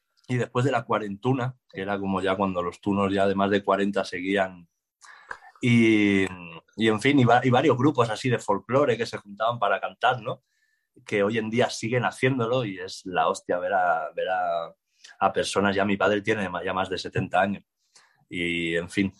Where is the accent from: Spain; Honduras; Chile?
Spain; Catalonia; Mi pueblo también, de la costa catalana